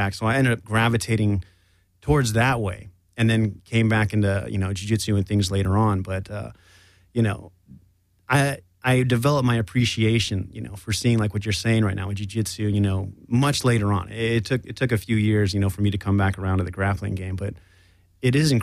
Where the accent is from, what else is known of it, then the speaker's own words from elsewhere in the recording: El Paso, Texas, United States; I grew up in El Paso, Texas.